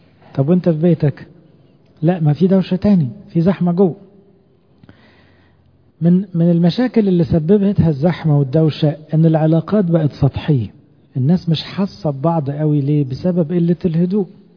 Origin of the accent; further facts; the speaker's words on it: Egypt; احنا كشعب مش غاوي هدوء عموما كمصريين